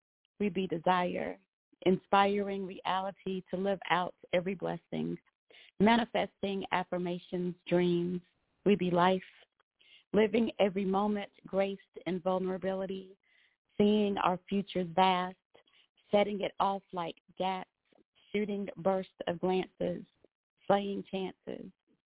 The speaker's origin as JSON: {"language": "English", "region": "South Carolina", "country": "United States", "said": "South Carolina."}